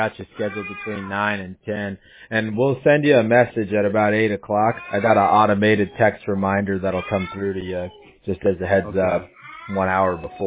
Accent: California, United States; Oh, yeah. Yeah. I grew up in Orange County. Surf City. They call it the Orange Curtain.

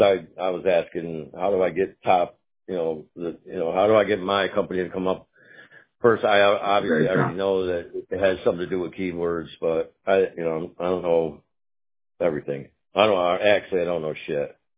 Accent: Ireland; Last night was a tough night. I'm Irish, so it was a long night.

